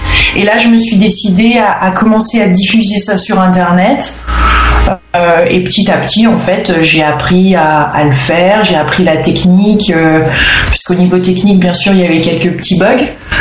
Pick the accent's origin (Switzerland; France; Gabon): France; also born or lived in Santa Barbara, United States; Ouais, je suis pas né en France, non. Je suis né à Santa Barbara en Californie, mais de parents français, restaurateurs. Ils avaient un petit restaurant français là-bas, dans cette belle ville qui est Santa Barbara. Et donc je suis née là-bas, mais à l'âge de 2 ans on est rentré en France.